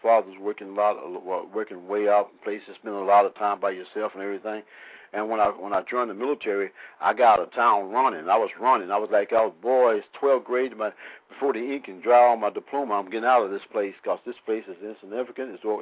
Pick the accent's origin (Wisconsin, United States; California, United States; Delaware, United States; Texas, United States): Texas, United States; Houston; I wouldn't tell them I'm from the bottom. I tell them I'm from Houston.